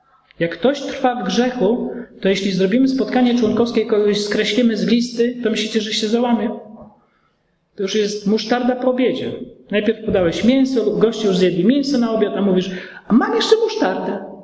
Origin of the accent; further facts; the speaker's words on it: Cieszyn, Silesian Voivodeship, Poland; ja się wychowałem w podobnym miasteczku jak to, w Kościele Zielonoświątkowym w Cieszynie